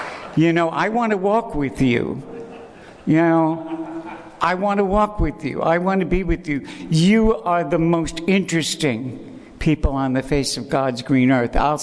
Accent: New York City, New York, United States; born there; And I was born on June 12th, 1941 in New York City. I'm 71 years old, about to be 72.

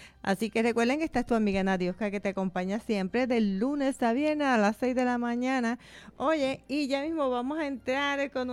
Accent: Puerto Rico; cumplir con estos deberes de nosotros como puertorriqueños

